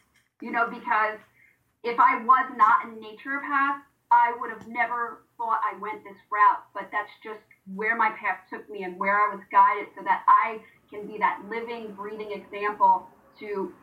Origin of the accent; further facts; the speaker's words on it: Elizabeth, New Jersey, United States; born there; Like, I was born in Elizabeth, and, you know, people I used to bring over in high school for a pool party, I lived by a golf course